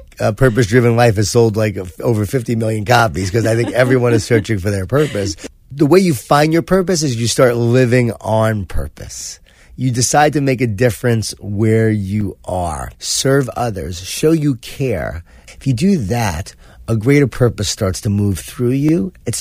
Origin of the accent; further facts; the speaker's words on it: Smithtown, New York, United States; I grew up in Long Island in Smithtown.